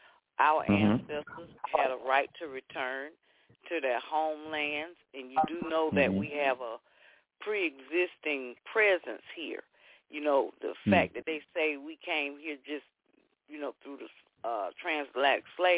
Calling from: Georgia, United States; I'm calling from Georgia

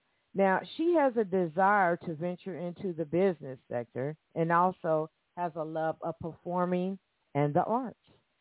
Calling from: Evansville, Indiana, United States; I am calling from Evansville, Indiana. Yes, I am in Evansville, Indiana.

